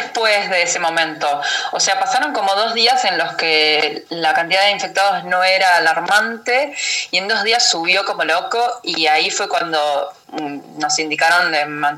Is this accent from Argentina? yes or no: yes; Buenos Aires, Argentina; accent: porteño; now in Spain; No, somos todas argentinas.